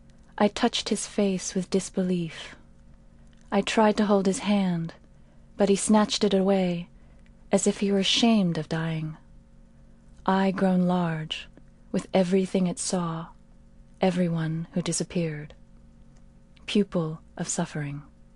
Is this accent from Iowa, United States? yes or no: no; New York, United States; And especially since this was upstate New York, this was not like growing up in New York City or in Los Angeles, where there are really large Korean American and Asian American communities.